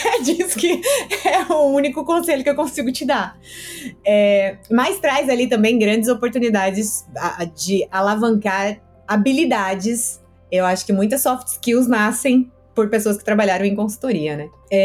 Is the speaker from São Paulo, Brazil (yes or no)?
yes; São Bernardo do Campo, São Paulo, Brazil; eu sou de São Bernardo